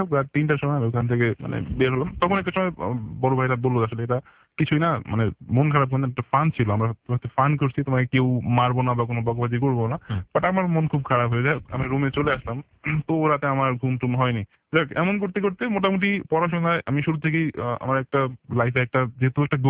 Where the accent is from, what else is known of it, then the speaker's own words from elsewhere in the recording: Barisal, Barisal Division, Bangladesh; একদমই ঢাকার বাইরে থেকে এসেছি, বরিশাল থেকে এসেছি, কাউকে এখানে চিনি না